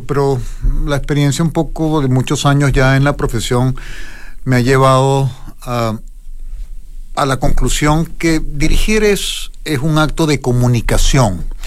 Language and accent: Spanish; Barquisimeto, Lara, Venezuela; born there; Soy venezolano, nací en Barquisimeto, en Venezuela, de padres europeos. Mi padre era italiano, mi madre española